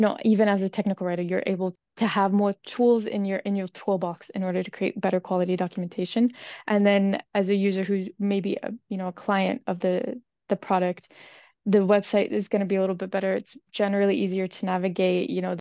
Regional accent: United States; now in Paris, France; I'm an American, but I live in Paris, France. And so that kind of gives me an interesting edge, being a native English speaker

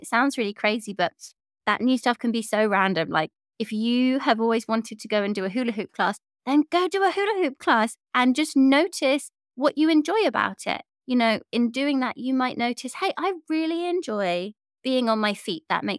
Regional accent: England, United Kingdom; The culture I grew up in England was so like anti-help.

